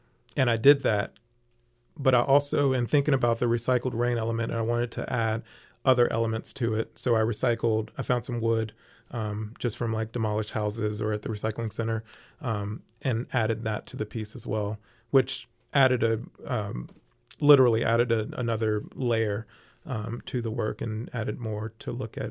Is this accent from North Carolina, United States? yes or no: yes; Charlotte, North Carolina, United States; now in Portland, United States; I grew up in Charlotte, North Carolina.